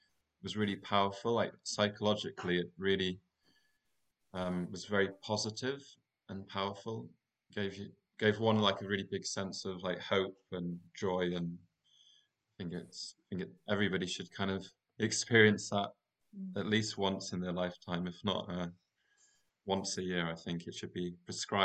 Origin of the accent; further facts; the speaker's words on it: Wales, United Kingdom; obviously growing up in Pembrokeshire, know the landscape really well